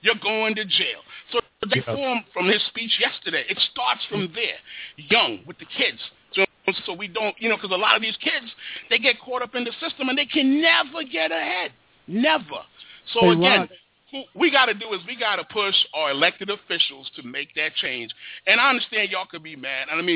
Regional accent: Brooklyn, New York, United States; I come from Brooklyn, New York.

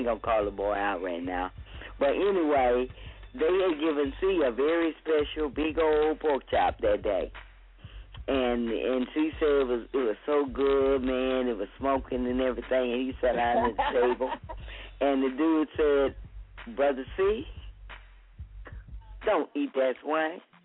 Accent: Louisiana, United States; And I'm going to be honest with you. I'm from Louisiana.

